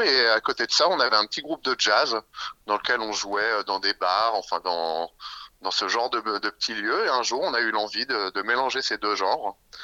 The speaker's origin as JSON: {"language": "French", "town": "Paris", "region": "Île-de-France", "country": "France", "said": "Sans faire de jaloux, bah nous on est des Parisiens. Donc c'est vrai que jouer à Paris, bah c'est toujours un petit peu particulier."}